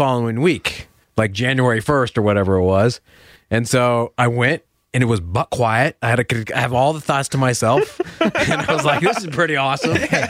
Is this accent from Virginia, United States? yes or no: no; Washington, United States; That was the worst part of going to when I grew up in Washington State, when I would have to go to church at 9:30 in the morning.